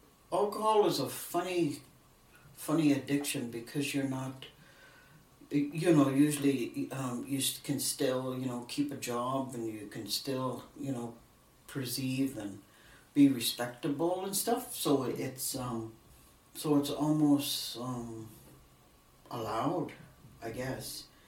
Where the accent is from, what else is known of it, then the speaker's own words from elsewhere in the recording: Dawson City, Yukon, Canada; I was born and raised in Dawson, so I can't compare it to anything else